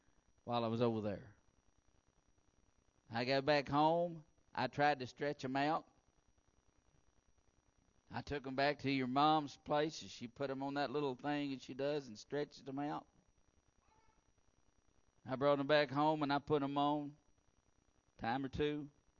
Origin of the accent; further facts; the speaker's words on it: Kentucky, United States; And I thought, I'm from Kentucky, and there is no way that I'm getting off this plane being from Kentucky and being barefoot.